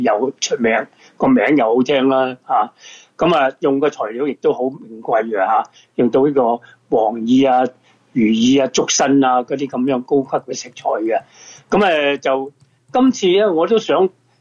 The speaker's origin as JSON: {"language": "Cantonese", "country": "China", "said": "但系我哋中国人嗰个传统"}